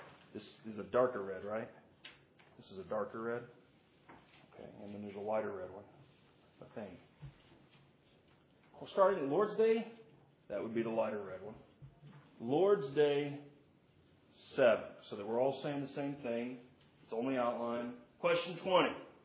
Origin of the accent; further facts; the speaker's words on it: the South, United States; I'm from the South. And in the South, some of our grandparents are known as Big Mama.